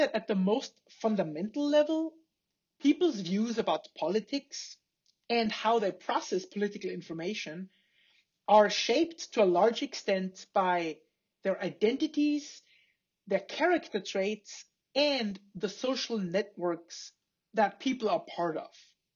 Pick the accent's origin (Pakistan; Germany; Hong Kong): Germany; Bavaria; now in Idaho, United States; I'm originally not from Idaho. I'm from the south of Germany, a very small village an hour north of Munich. I've lived in the States now for over 12 years, and I loved my last 7 years here in Idaho